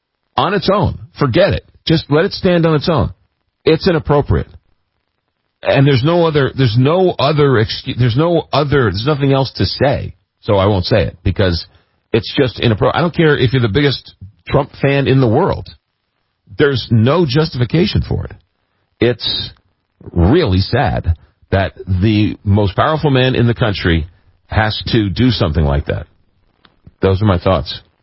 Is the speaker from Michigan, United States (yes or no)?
no; Long Island, New York, United States; Now, I grew up on Long Island, okay?